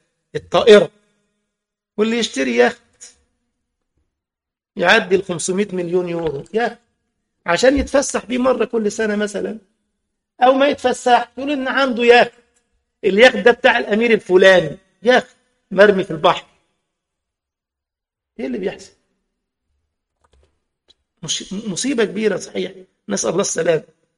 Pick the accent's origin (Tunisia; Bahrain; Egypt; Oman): Egypt; هو عندنا في مصر الفطور بتاع الصباح